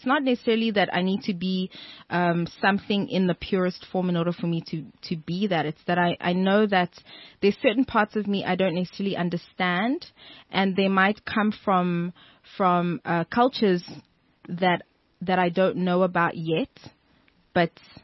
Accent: South Africa; I am South African, and sometimes I don't feel like it

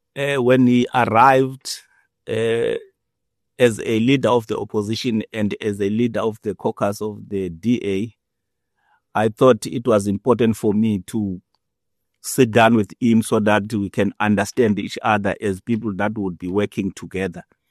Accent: King Williamstown, Eastern Cape, South Africa; Originally, I'm from King Williamstown.

